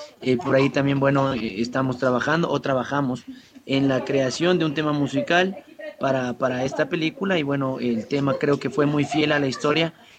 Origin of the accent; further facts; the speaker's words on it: Ecuador; los ecuatorianos somos tanto las cosas buenas como las cosas malas.